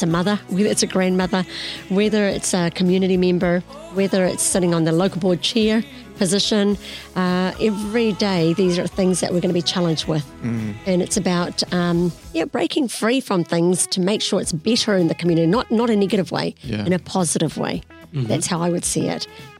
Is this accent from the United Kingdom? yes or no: no; India; I suppose being an Indian female, being brought up in a family, like I'm talking big families, we're not talking about small families.